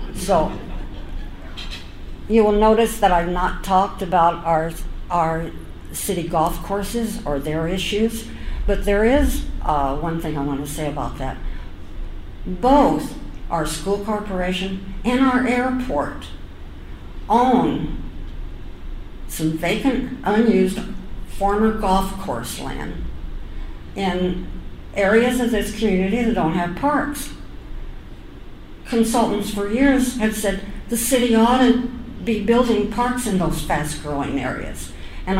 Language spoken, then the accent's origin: English; Evansville, Indiana, United States; When I was growing up, and that was a long time ago, but when I was growing up in Evansville, there was this extensive recreation program in cities, in parks throughout the city all summer long.